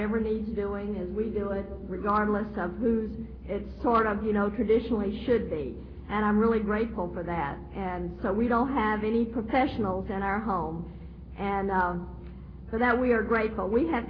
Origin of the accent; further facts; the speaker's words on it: Southern United States, United States; I'm a Southerner, we wash.